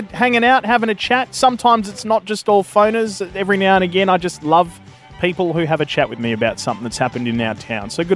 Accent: Cannington, Western Australia, Australia; Because I grew up in Cannington, Queen's Park to be exact

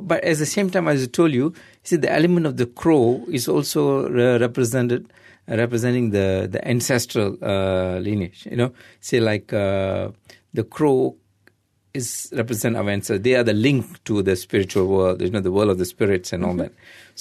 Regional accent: Malaysia; I'm a Malaysian.

